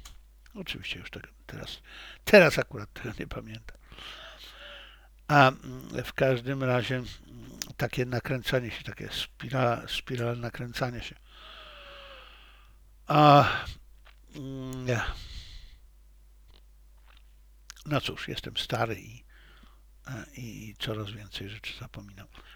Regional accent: Lviv, Lviv Oblast, Ukraine; now in Poland; jestem pewien tego, że w tym obszarze jestem lwowiakiem w dalszym ciągu.

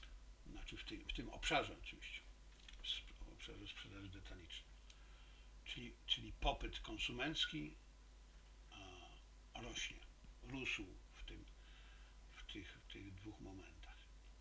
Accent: China; jako że jestem Chińczykiem, więc dla mnie to jest naturalne

